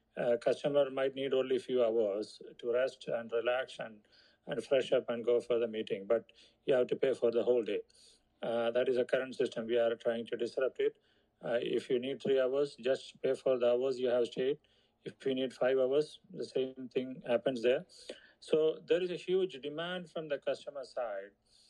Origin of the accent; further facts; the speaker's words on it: Melbourne, Victoria, Australia; I'm from Melbourne, Australia.